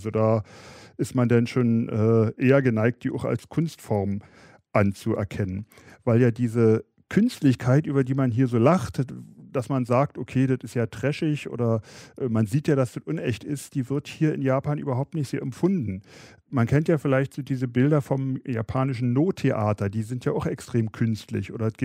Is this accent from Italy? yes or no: no; Germany; weil ich hatte natürlich als Deutscher das System nicht begriffen